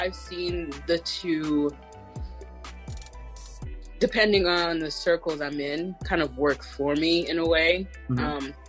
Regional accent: Indiana, United States; because originally I'm from Indiana

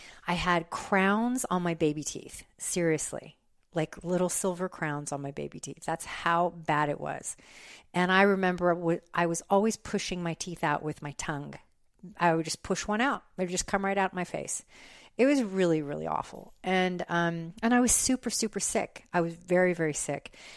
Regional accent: New Mexico, United States; Maybe because I'm American Indian and a woman and I'm Hispanic and I'm from New Mexico and I'm a military brat.

